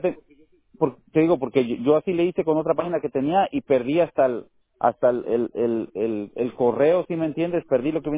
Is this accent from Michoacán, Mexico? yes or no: yes; Michoacán, Mexico; Sí, yo soy de Michoacán.